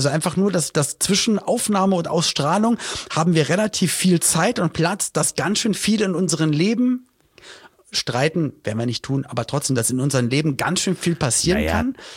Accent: Switzerland; als Schweizer Eidgenosse.

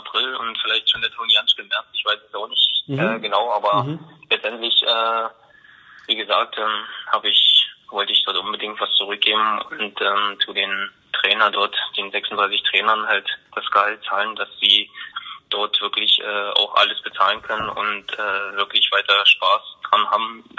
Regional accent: Dresden, Saxony, Germany; Und deswegen bin ich ein Dresdner Junge und bin auch stolz darauf

